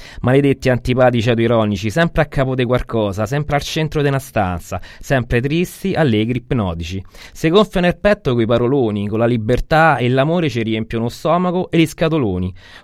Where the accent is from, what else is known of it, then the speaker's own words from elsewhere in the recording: Rome, Lazio, Italy; siamo romani.